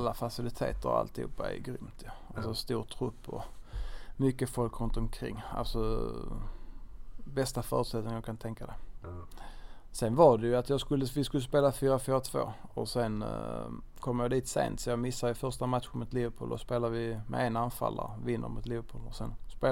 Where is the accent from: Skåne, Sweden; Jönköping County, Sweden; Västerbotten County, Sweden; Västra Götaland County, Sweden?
Skåne, Sweden; Malmö; Jag har alltid sagt och alltid drömt om att avsluta hemma i Malmö.